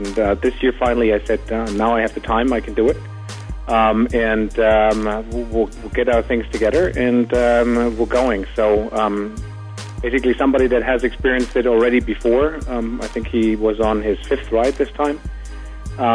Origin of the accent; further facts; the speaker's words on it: Philadelphia, Pennsylvania, United States; Yeah, so I'm from Pennsylvania, in the greater Philadelphia area.